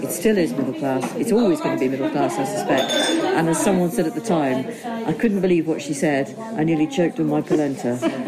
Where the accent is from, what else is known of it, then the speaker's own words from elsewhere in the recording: Liverpool, North West England, United Kingdom; I come from Liverpool. My mum and dad were clerical workers.